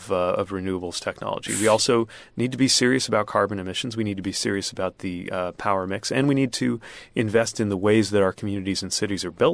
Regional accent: Indiana, United States; Yeah, I grew up in Indiana and I'm gay.

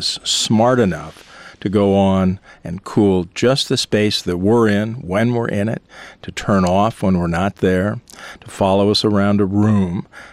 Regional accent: Palm Springs, California, United States; I grew up in Palm Springs for several of my young years.

